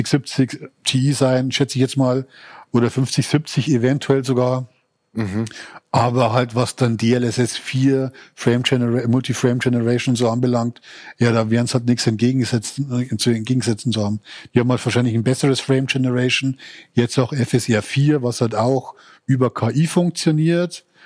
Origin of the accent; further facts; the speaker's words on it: Bavaria, Germany; ich komme aus Bayern, wie man hört